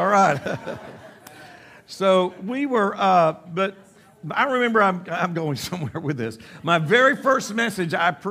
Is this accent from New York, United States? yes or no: no; Panama City, Florida, United States; my wife and I, we grew up in Panama City. That's our hometown.